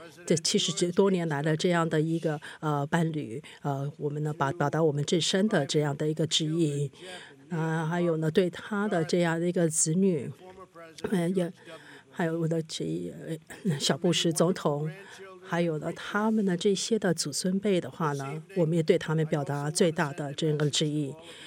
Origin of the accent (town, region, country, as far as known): United States